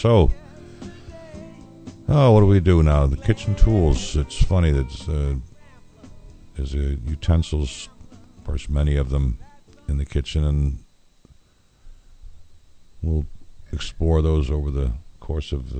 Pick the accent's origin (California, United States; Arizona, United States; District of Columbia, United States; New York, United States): New York, United States; Of course, I'm from New York State. There are, you know, more varieties are available up there.